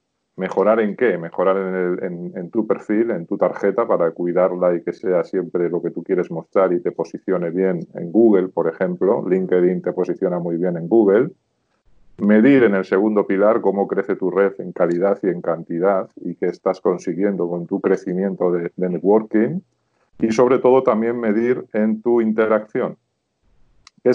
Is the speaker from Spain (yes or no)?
yes; Spain; moved away as an adult; now in Chile; yo soy primero español, por mi acento me delatará, aunque vivo en Chile desde hace 8 años